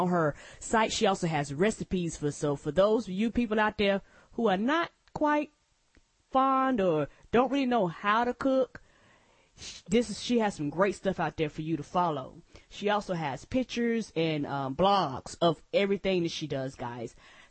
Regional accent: United States; Because I'm from the States. We're actually in Charlotte, North Carolina.

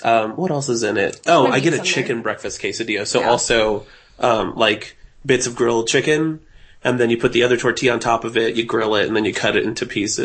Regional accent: Houston, Texas, United States; No. Well, I grew up in Houston, but I'm Salvadoran. That's like my upbringing. And although I speak English very well, I am very Salvadoran at times.

